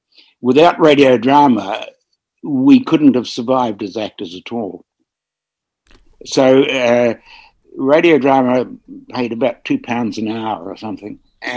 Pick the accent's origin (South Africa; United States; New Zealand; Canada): New Zealand; accent: Kiwi; And I had to get rid of it very determinedly and re-find my Kiwi accent in order to get work.